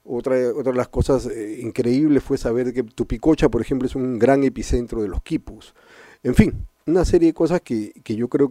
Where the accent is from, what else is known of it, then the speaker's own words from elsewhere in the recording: Lima, Peru; born there; yo nací en Lima